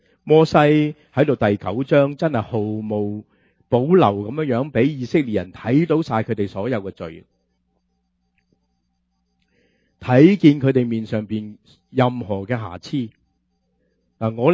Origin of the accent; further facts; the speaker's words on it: Guangdong, China; 好像我们广东人说牛比蚊比